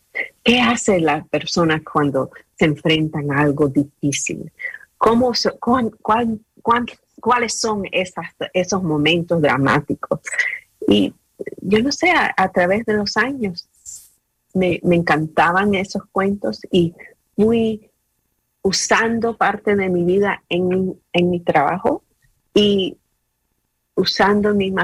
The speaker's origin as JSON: {"language": "Spanish", "town": "Flushing", "region": "New York", "country": "United States", "tie": "born or raised there", "also_born_or_lived": "Virginia", "said": "yo crecí en Flushing, Queens, cerca de City Field, a donde juegan los Mets. Bueno, yo nací en Virginia cuando mis padres llegaron"}